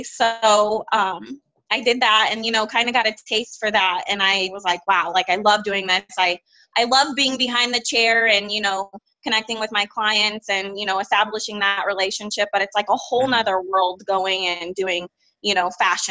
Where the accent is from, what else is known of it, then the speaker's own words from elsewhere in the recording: Illinois, United States; moved away; so I moved here from Illinois. I moved to Arizona from Illinois. I grew up there. All my family's there